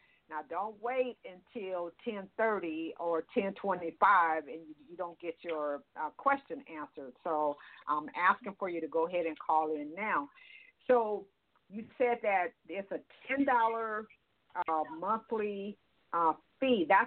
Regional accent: Watts, California, United States; And so I'm from California. I'm from Southern, though. I'm from Watts, California.

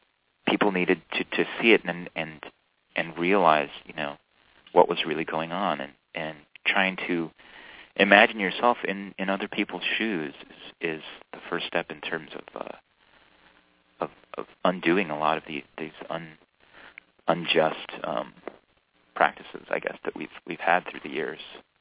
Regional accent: New Jersey, United States; also born or lived in Spain / Miami, Florida; Although I was born in Spain, I moved to the U.S. Fairly young, and grew up on the East Coast, both in New Jersey and Miami.

